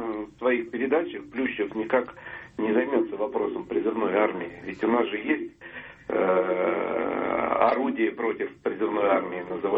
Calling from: Vologda, Vologda Oblast, Russia; я звоню из Вологды.

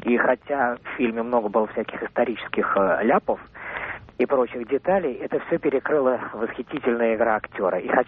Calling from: Saint Petersburg, Russia; Я из Питера

